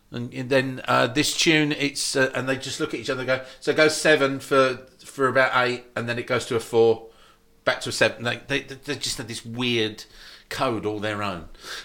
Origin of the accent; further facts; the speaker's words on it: England, United Kingdom; "I'm from England, Mr. McCoy." He went, "How old are you?" I went, "Oh, I'm 47, Mr. McCoy."